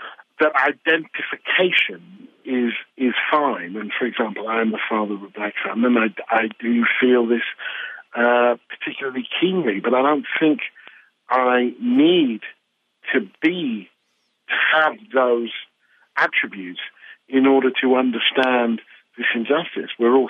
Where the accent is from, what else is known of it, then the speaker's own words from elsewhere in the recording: United Kingdom; I'm British, and in general, British people don't carry guns.